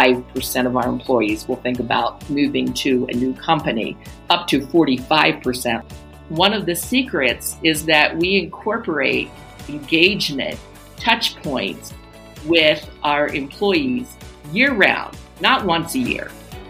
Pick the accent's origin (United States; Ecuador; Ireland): Ecuador; I'm from Ecuador, you're in South Africa.